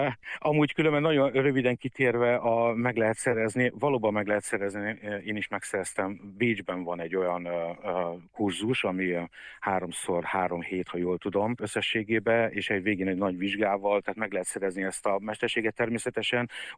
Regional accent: Hungary; born there; sokat voltam a szüleim által külföldi környezetben, és így kerültem végül is abba az iskolába, de Magyarországon születtem.

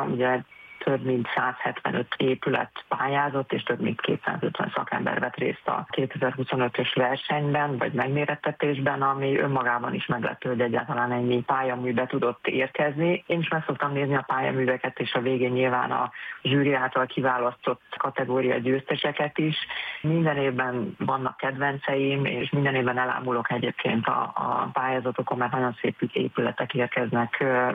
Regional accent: Szolnok, Jász-Nagykun-Szolnok, Hungary

